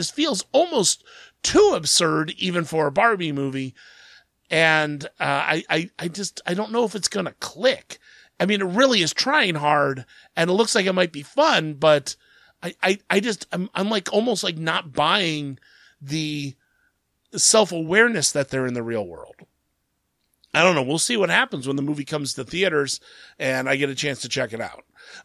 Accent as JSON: {"language": "English", "town": "Columbus", "region": "Ohio", "country": "United States", "said": "I'm from Ohio. I'm from Columbus, Ohio. I got family from Cleveland"}